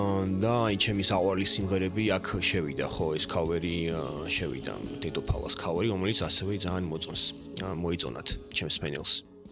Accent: Tbilisi, Georgia; moved away; აი მთლიანად ნოსტალგიაში ამართლა დაწერილი თბილისისადმი, ქალაქში, ულამაზეს ქალაქში, სადაც მე დავიბადე, გავიზარდე.

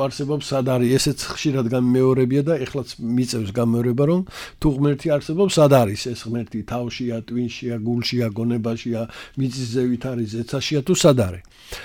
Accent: Jabindzeebi, Adjara, Georgia; მე სოფელში, შუახევის რაიონის სოფელ ჯაბინძეებში ადრე მას ქაშუეთი ერქვა, ქაშუეთში დავიბადე.

